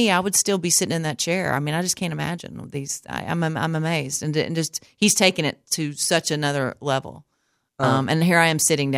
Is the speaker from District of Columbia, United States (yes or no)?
no; Georgia, United States; and he's from Georgia, and I'm from Georgia.